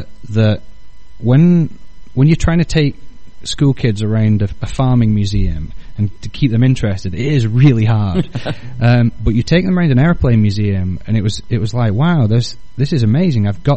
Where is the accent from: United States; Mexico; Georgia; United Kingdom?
United Kingdom; England; I was born in Northern England, and first 25 years of my life